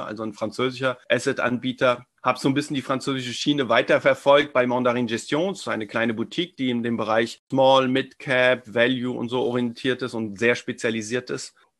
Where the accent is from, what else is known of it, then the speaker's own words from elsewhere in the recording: Germany; also born or lived in France; lebe schon seit fast 50 Jahren jetzt in Deutschland. Ich bin in Frankreich geboren, bin dann mit meinen Eltern damals nach Deutschland gekommen, zugewandert sozusagen. Aber bin jetzt schon so lange hier. Eigentlich fühle ich mich mehr als Deutscher.